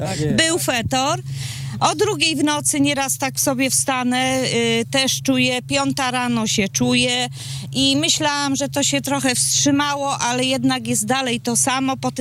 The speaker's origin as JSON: {"language": "Polish", "town": "Kielce", "region": "Świętokrzyskie Voivodeship", "country": "Poland", "moved": "as an adult", "said": "Ja przyjechałam z Kielc, pobudowałam się 30 lat temu."}